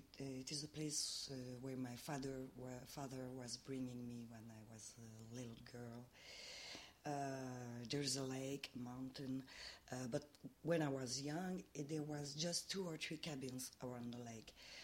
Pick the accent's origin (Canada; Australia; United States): Canada; Quebec; I'm also a Canadian, but I feel more like a Québécoise because of my language, my history, my culture.